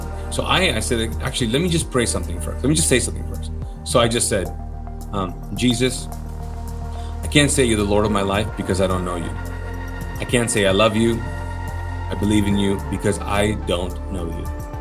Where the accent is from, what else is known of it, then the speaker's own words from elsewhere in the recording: Kuwait; I was born and raised in Kuwait. And so if you're familiar with that part of the world, it's an Arab country. But my parents are Pakistani immigrants.